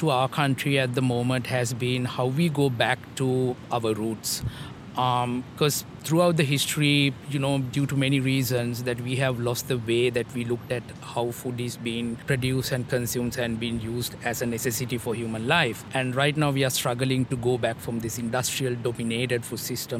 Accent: Sri Lanka; now in Canada; I'm from Sri Lanka, and right now I'm doing my PhD at Laurier University, Department of Geography and Environment Studies.

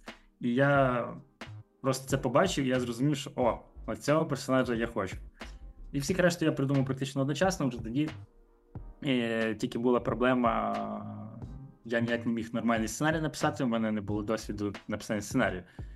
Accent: Ivano-Frankivsk, Ivano-Frankivsk Oblast, Ukraine; мені 32 роки, я з Івано-Франківська.

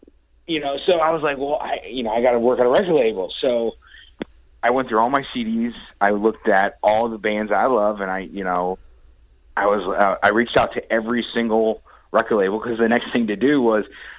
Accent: Ohio, United States; All right. So, you know, born and raised in Ohio.

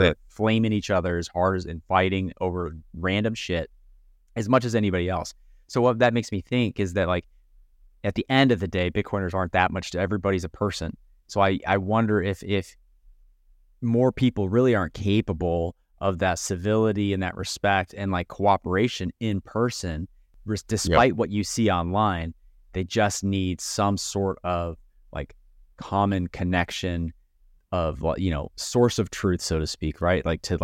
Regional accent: Midwest, United States; Like, so I grew up in the Midwest as well.

